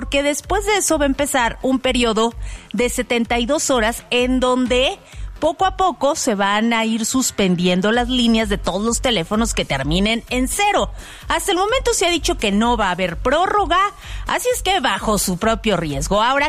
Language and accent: Spanish; Mexico; Oye, y como buen mexicano, al último momento, sí.